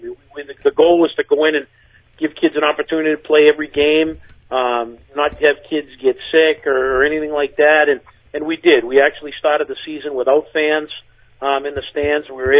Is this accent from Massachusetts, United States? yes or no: yes; Methuen, Massachusetts, United States; I grew up in Methuen, and Amesbury's a lot like Methuen, a blue collar, you know, hardworking people